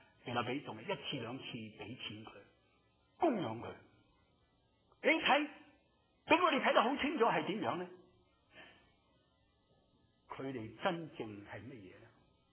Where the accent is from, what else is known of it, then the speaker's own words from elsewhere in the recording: China; 哇，我们中国人讲钱就失感情，尤其我们教会讲钱不熟灵的。